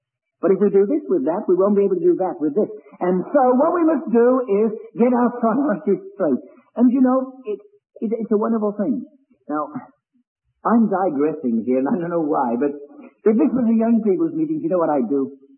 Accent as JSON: {"language": "English", "region": "England", "country": "United Kingdom", "said": "Being an Englishman, I like walking."}